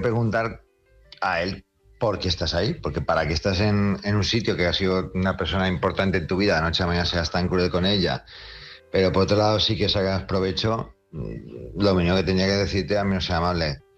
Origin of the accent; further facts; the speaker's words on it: Palma, Balearic Islands, Spain; de Palma Mallorca